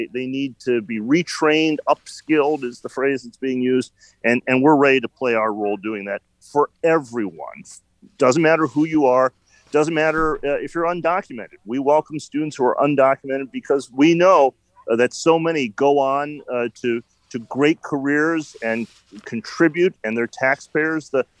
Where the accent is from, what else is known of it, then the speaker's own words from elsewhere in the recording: United States; because I'm an American through and through.